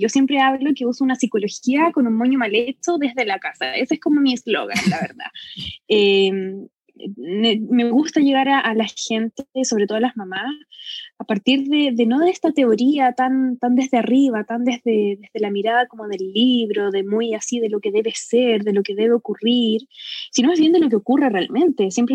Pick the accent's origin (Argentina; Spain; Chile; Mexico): Chile; Concepción, Biobío; now in Santiago, Chile; vivo en Chile, vivo en la ciudad de Santiago de Chile. Originalmente soy de otra ciudad, soy del sur, ¿no? Así que soy de Concepción. Llevo 2 años viviendo acá.